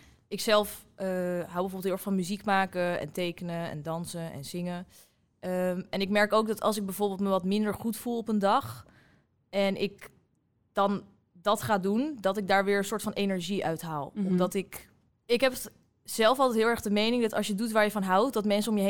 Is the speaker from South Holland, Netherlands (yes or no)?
no; Haarlem, North Holland, Netherlands; ik ben 20 jaar, ik kom uit Haarlem.